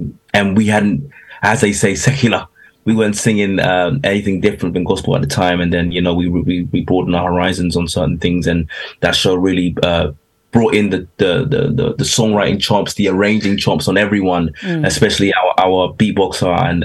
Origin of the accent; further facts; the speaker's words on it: United Kingdom; I don't think he knows that we're British.